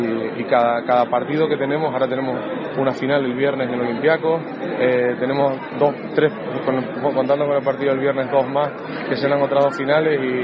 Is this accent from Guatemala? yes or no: no; Tenerife, Canary Islands, Spain; moved away; me fui hace mucho tiempo de Tenerife, pero mis vínculos con mi tierra son muchos